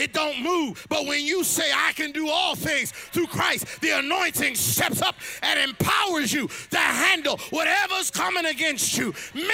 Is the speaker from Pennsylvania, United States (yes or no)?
yes; Pennsylvania, United States; I grew up in the Raymond Rosen Project area, but I stayed over in the Raymond Rosen Project.